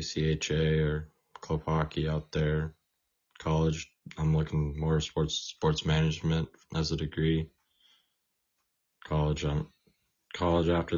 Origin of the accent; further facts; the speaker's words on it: Colorado Springs, Colorado, United States; I'm from Colorado Springs, Colorado. I'm 18 years old.